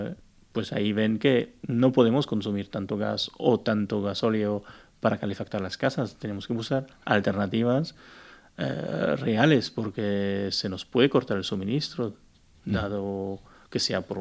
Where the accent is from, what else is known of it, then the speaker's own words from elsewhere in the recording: Belgium; now in Spain; Yo hace 25 años llegué a España, que soy de Bélgica.